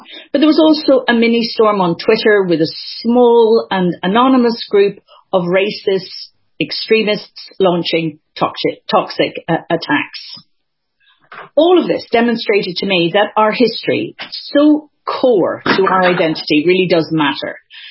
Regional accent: Belfast, Northern Ireland, United Kingdom; a shared experience of growing up in Belfast together during the Troubles.

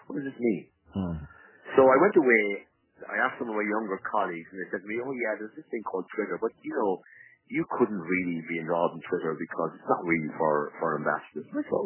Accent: Ireland; And secondly, we have the Irish diaspora around the world, which makes us more, it gives a bigger profile to Ir

